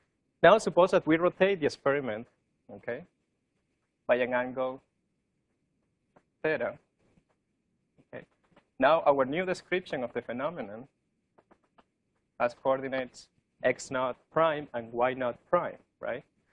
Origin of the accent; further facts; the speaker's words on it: Italy; accent: Italian; English is a second language; moved away as an adult; So I don't know if you can sense my Italian accent, but in any case.